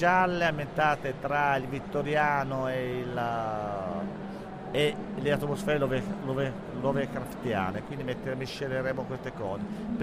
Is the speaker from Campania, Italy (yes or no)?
yes; Naples, Campania, Italy; Ma io vengo da Napoli